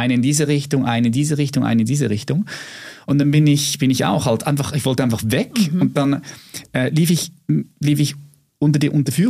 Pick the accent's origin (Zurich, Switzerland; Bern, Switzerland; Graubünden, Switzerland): Zurich, Switzerland; Adliswil; Und ich bin in einem sozialen Brennpunktviertel aufgewachsen in Adliswil.